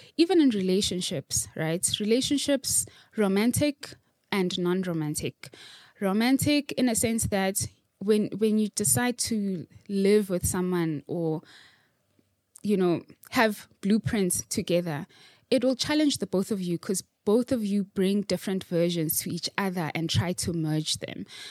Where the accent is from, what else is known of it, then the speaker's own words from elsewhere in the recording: Soweto, Gauteng, South Africa; So for me, now I grew up in Soweto, for instance.